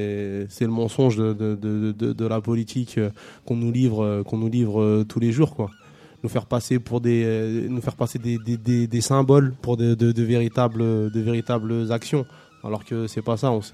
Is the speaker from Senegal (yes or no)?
yes; Senegal; du Sénégal.